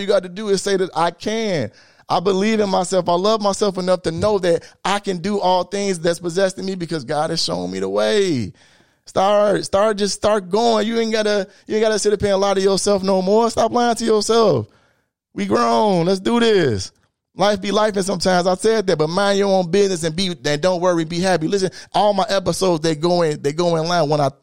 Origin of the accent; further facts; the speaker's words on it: Illinois, United States; Now, of course, I'm from Illinois.